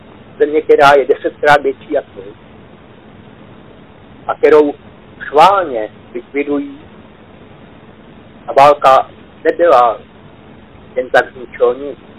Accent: Moravia, Czechia; já jako Moravák tam prostě jdu

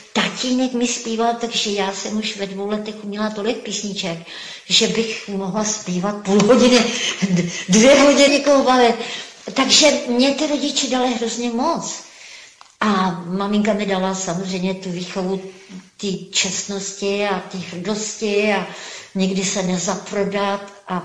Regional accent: Zlín, Zlín Region, Czechia; born there; Já jsem se narodila v takzvaném Zlíně, neboli to bylo zrovna Gottwaldov, což je teda jméno.

